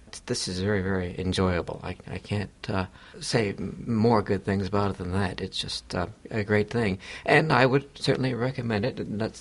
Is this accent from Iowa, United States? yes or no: yes; Iowa, United States; also born or lived in Nebraska; Well, I'm not from Ames. I'm from Iowa. I was born in Nebraska. I lived there 18 months. We moved to Iowa, and I've been here ever since.